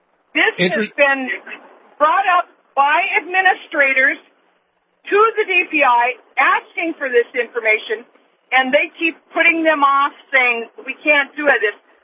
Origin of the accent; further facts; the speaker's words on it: North Dakota, United States; also born or lived in California; I was born and raised in North Dakota, and I spent, unfortunately, the past 15 years in California. I moved back